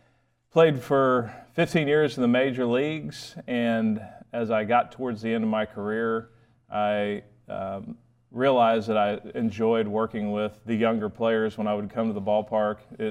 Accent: Austin, Texas, United States; also born or lived in Waco / New Braunfels; I grew up in Austin and Texas native, born in Waco, grew up in Austin, went to two different high schools, Austin High for a couple of years, and then ended up in New Braunfels and graduated from New Braunfels Canyon.

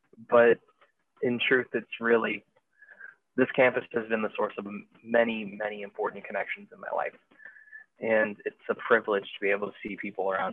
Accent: Houston, Texas, United States; Well, I'm originally from North Houston, just north of the Kingwood area, for those who would know that area.

